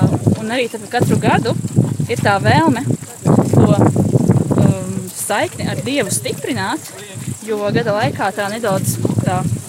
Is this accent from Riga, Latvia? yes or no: yes; Riga, Latvia; un abas esmu no Rīgas.